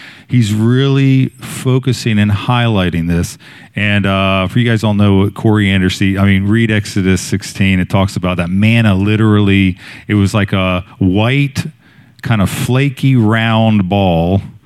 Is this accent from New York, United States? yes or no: no; Maryland, United States; now in Wilmington, United States; I'm originally from Maryland